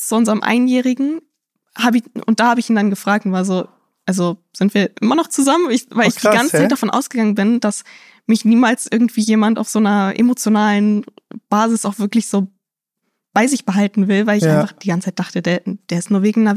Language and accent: German; Lower Saxony, Germany; now in Hamburg, Germany; Bin aus der Nähe von Hannover nach Hamburg gezogen.